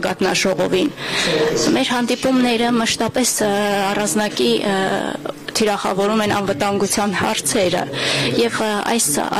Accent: California, United States; Եվ մենք բոլորս Կալիֆոռնիայից ենք երեքս

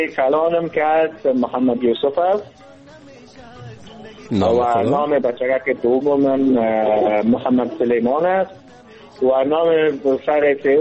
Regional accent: Kabul, Afghanistan; سرم از 35 سال عمر دارم و از ولایت فعلا در کابل در دنیا آمدیم و از کابل گفتم ایشم، ولی در تمام مصاحبه‌های من گفتیم که من از افغانستان هستم،

